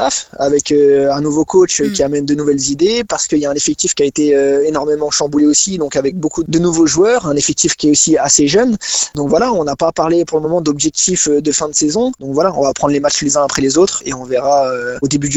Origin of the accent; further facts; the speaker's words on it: Épinal, Grand Est, France; je suis né à Épinal, j'ai vécu une grosse partie de ma vie à Épinal, ma famille est d'Épinal, ma famille habite encore à Épinal